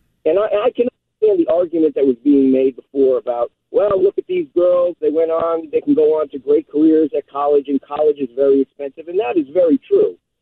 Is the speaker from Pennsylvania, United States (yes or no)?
no; Worcester, Massachusetts, United States; now in Connecticut, United States; I'm originally from Worcester, but I live down here.